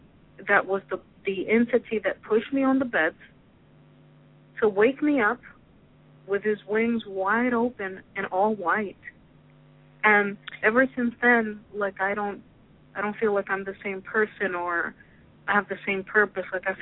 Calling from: New York, United States; I'm calling from New York.

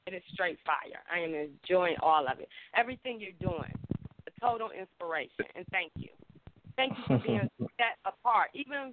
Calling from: Cleveland, Ohio, United States; I am from Cleveland, Ohio, and I'm listening to your album right now.

